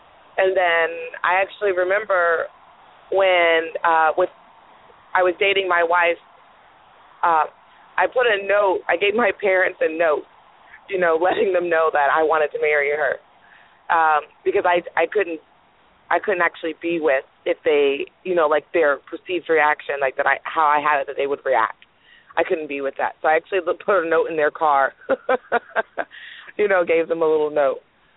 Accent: United States; born there; just because I was born where I was born in the United States

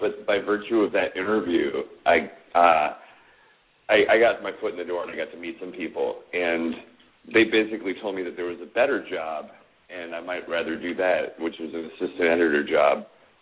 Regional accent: Melbourne, Florida, United States; now in Atlanta, United States; No, I'm from Melbourne. I went to Florida State.

